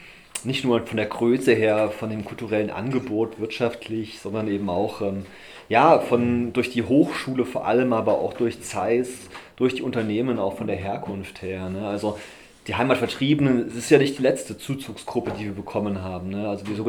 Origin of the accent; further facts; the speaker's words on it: Gera, Thuringia, Germany; ich komme halt aus Thüringen ursprünglich, aus Gera, wo es halt viele Institutionen in dem Ausmaß nicht gibt.